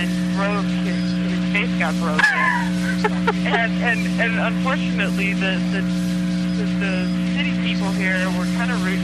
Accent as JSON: {"language": "English", "region": "Texas", "country": "United States", "tie": "born or raised there", "said": "where I grew up in West Texas, my family still lives around Midland, which is actually where the president's from."}